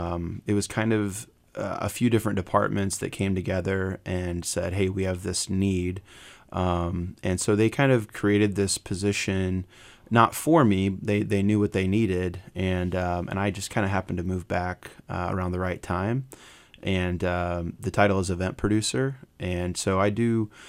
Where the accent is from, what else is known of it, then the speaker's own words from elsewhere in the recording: Sioux City, Iowa, United States; So Sioux City foodie, growing up in Sioux City and having kind of a broad culinary experience here in Sioux City, as a foundation, really.